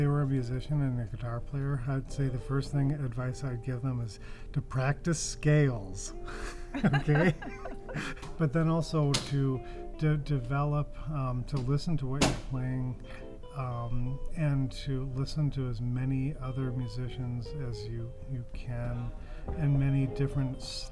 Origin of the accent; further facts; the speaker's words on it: Providence, Rhode Island, United States; also born or lived in New York; I was born in New York in 1961, and 3 years later we moved to Providence, Rhode Island.